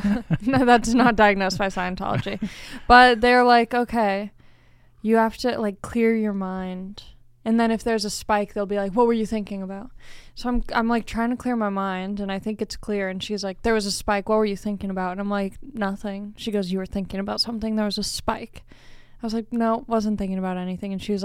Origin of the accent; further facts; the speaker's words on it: Long Beach, California, United States; I grew up in Long Beach, but I went to school in Orange County.